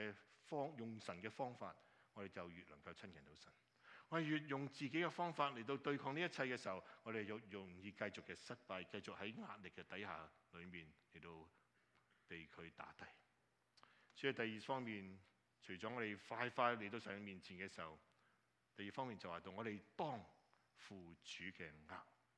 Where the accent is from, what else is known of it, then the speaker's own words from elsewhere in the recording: China; now in North America; 令到你和我身为中国人在北美的地方都受到很多的压力